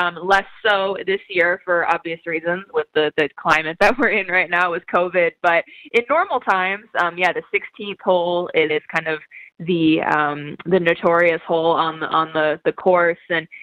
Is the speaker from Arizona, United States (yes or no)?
yes; Phoenix, Arizona, United States; I am back in Phoenix. Have been here for about 2.5 years now. This is my hometown, and yeah, it was a very brisk 75 degrees today in the Valley of the Sun.